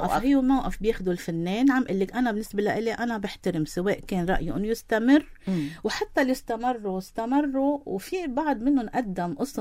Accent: Lebanon; نحن كلبنانيين

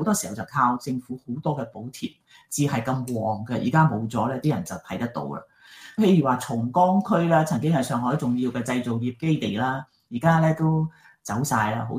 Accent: Hong Kong; 好似我咁啦，嚟自香港，

